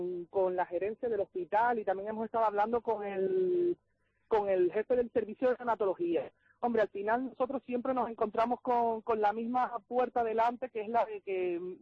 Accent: Canary Islands, Spain; yo que soy de Gran Canaria

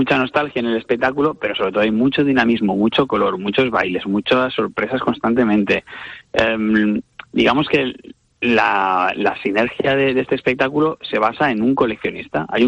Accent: Valencian Community, Spain; nuestra raíz es valenciana, porque nosotros, esto viene de una productora que es valenciana, somos nosotros, somos valencianos

